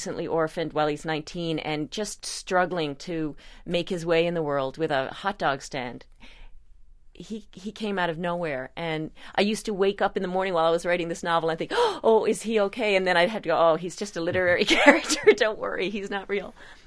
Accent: Newfoundland and Labrador, Canada; We have a Newfoundland dictionary, our own flag. And so in many ways, Newfoundlanders feel like we are separate from Canada.

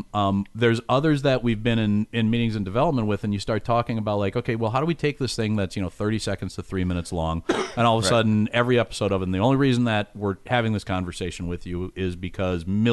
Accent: Minnesota, United States; Since I'm from Minnesota, I'm a huge Vikings fan.

